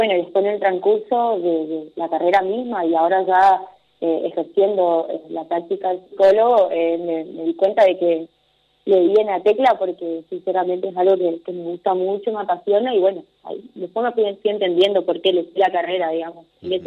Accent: Paso de los Libres, Corrientes, Argentina; Bueno, yo soy acá de Paso de los Libres, soy nacida y criada acá, en nuestra ciudad.

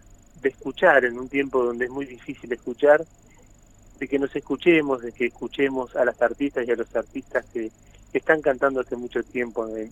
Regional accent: Buenos Aires, Argentina; yo soy porteño

